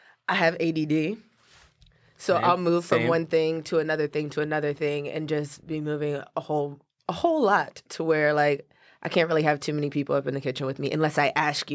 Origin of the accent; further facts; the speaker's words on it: New Jersey, United States; I am an Eagles fan because I'm from South Jersey.